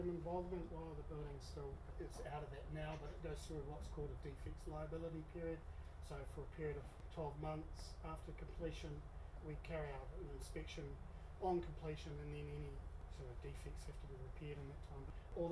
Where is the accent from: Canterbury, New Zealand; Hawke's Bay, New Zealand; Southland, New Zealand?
Hawke's Bay, New Zealand; I'm from Hawke's Bay originally, but we'd actually moved back here only about 7 years ago, so we were new to the area in some respects.